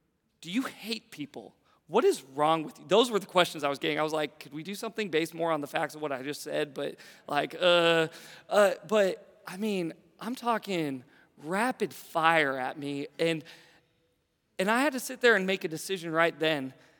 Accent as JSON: {"language": "English", "town": "Seattle", "region": "Washington", "country": "United States", "tie": "born or raised there", "said": "I grew up in Seattle, like I've mentioned many times, and Seattle was a hotbed at that time in high school for the homosexuality movement."}